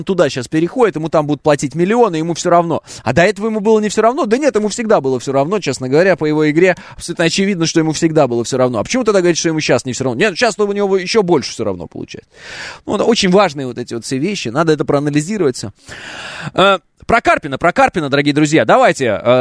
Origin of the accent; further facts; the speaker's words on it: Kazakhstan; born there; Ну, потому что я родился в Казахстане.